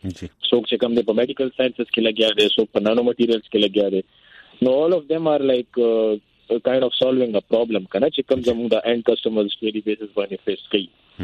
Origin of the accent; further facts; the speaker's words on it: Peshawar, Khyber Pakhtunkhwa, Pakistan; زه بیسیکلی د پېښور اوسیدونکی یم